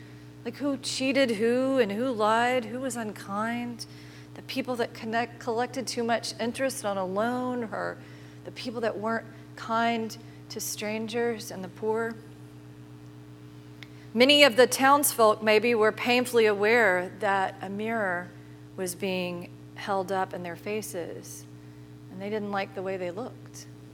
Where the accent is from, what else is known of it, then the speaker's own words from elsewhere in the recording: the South, United States; You know, I'm from the South.